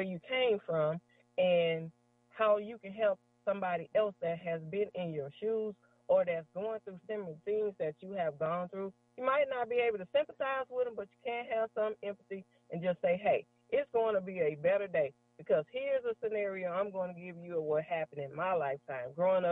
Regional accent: Mississippi, United States; Slang and all, I'm from Mississippi. It don't make my dialect no better than yours.

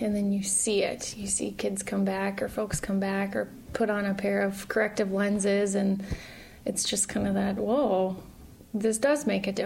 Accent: the Dakotas, United States; So we originally come from the Dakotas, both my husband and I.

